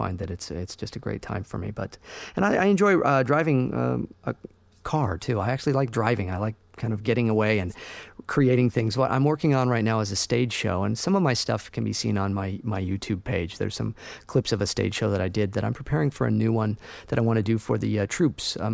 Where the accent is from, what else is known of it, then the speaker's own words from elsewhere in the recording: Santa Barbara, California, United States; he lived in my hometown of Santa Barbara, where I live and work